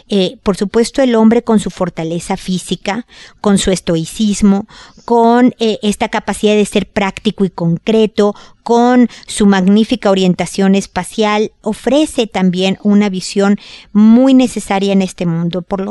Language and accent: Spanish; Mexico; now in Chile; Yo estoy en Chile y soy mexicana